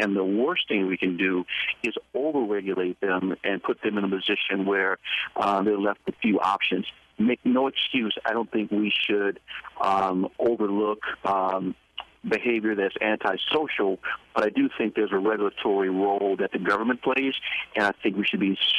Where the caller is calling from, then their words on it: Washington, District of Columbia, United States; So I'm calling you from Washington, D.C. right now